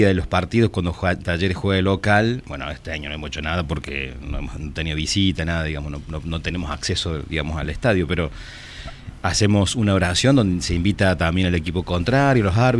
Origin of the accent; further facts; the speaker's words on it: Santa María de Punilla, Córdoba, Argentina; born there; Mi papá vive todavía donde es la zona donde yo nací, que es Santa María de Punilla, ahí cerquita de Cosquín, digamos, esa zona de Punilla.